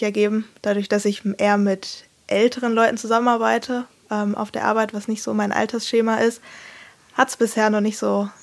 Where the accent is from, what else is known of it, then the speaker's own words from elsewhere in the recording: North Rhine-Westphalia, Germany; moved away; Also ich komme ursprünglich aus NRW, habe dann meinen Freund kennengelernt, der hier wohnt. Und dann nach 2 Jahren Fernbeziehung bin ich dann irgendwann hier runtergezogen.